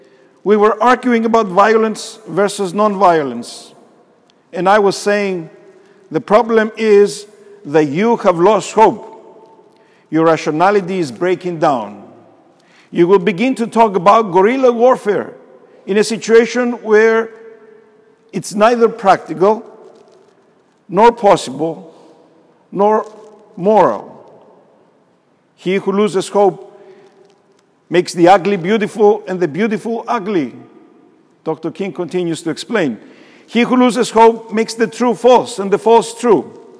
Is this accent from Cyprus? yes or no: yes; Cyprus; was just 11 years old on March 4th of 1968. Growing up in Cyprus, a small island on the eastern Mediterranean, on the far eastern corner of the Mediterranean Sea, more than 6,000 miles away from Memphis, Tennessee.